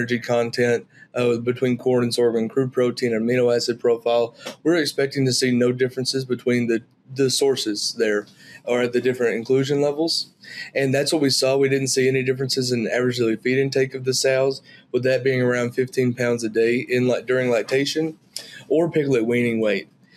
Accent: Arkansas, United States; I'm originally from Northeast Arkansas.

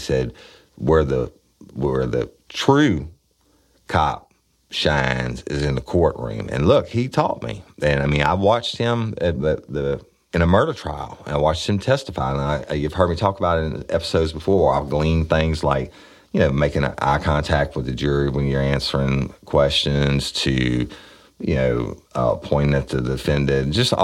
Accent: United States; Okay, cool. I'm an American. I'm proud of it.

